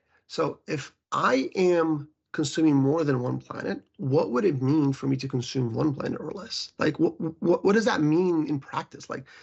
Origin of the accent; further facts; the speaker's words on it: Brazil; I also lived in, you know, in Brazil, in my hometown, where it's dangerous to drive a bike because you don't have the appropriate lanes